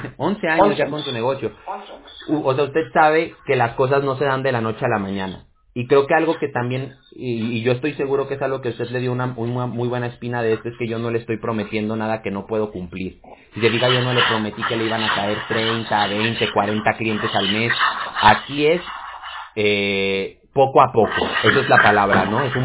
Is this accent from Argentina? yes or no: no; Mexico; como decimos ahí en México, de donde yo soy